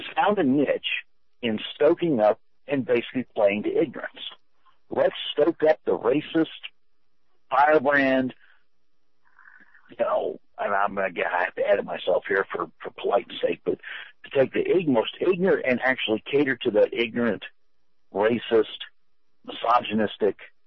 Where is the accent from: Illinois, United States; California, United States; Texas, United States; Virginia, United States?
Virginia, United States; I mean, like I said, I grew up in Southwest Virginia, and that was thick down through there.